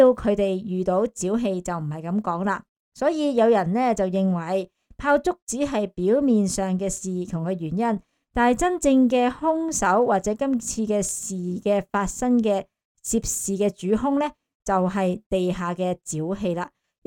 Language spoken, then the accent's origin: Cantonese; Hong Kong; 作为香港人啊